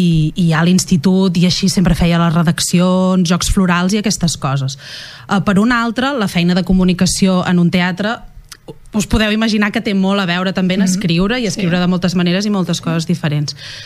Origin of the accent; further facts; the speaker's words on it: Cruïlles, Catalonia, Spain; moved away as an adult; now in Barcelona, Spain; Jo sóc de Cruïlles i ara no hi visc. Ara visc a Barcelona, però sí que és veritat que vaig néixer allà i vaig viure allà fins als 18 anys.